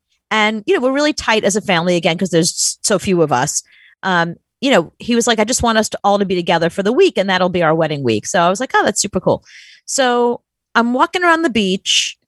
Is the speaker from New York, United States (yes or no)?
yes; New York, United States; I'm from New York. I know what litter is.